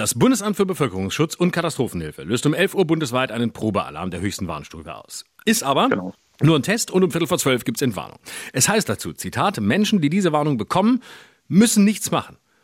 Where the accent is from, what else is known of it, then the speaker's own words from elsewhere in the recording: Lörrach, Baden-Württemberg, Germany; In meiner Kindheit in Lörrach war ständig Sirenengeheul, weil irgendwas geprobt wurde.